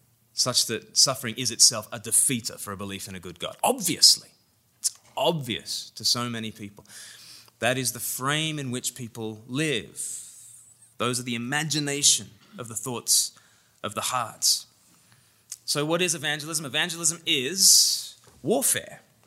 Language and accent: English; Australia; now in England, United Kingdom; because I'm Australian and I live in England, so we have a cup of tea.